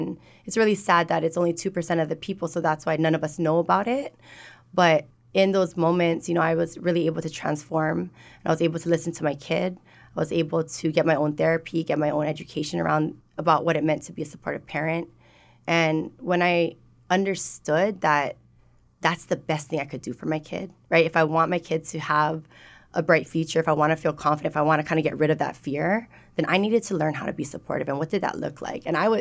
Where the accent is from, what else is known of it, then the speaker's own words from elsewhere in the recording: Hawaii, United States; Like, even being born and raised in Hawaii and, like, having the mahu culture, like, I still just had so much fear